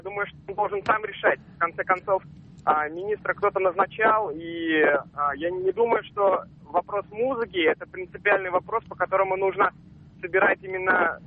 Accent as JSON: {"language": "Russian", "town": "Kazan", "region": "Tatarstan", "country": "Russia", "said": "я из Казани."}